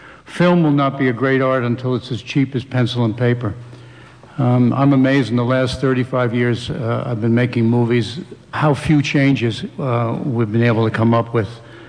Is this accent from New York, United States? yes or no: yes; New York, United States; being a New Yorker myself